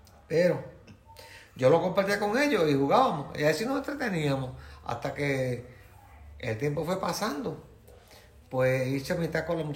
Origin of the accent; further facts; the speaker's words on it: San Sebastián, Puerto Rico; also born or lived in Lares; Bueno, yo vivo en San Sebastián, siempre he vivido aquí, aunque nací en Lares, pero mi papá me trajeron para San Sebastián cuando tenía aproximadamente 2 años de edad y nos quedamos en San Sebastián, aquí todavía estamos.